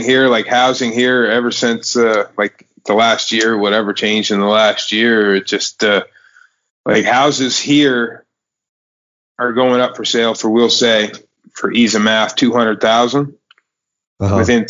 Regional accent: Canada; you can definitely tell I'm from Canada, though, can't you? Eh?

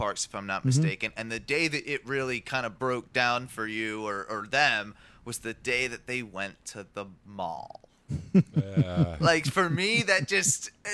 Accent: United Kingdom; I'm a Brit

